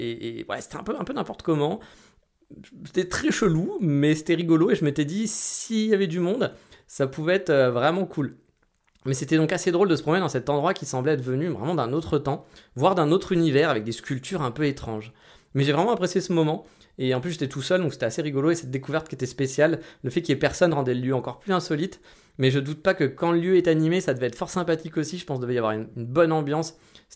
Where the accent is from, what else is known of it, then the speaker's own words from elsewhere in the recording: France; contrairement à chez nous en France.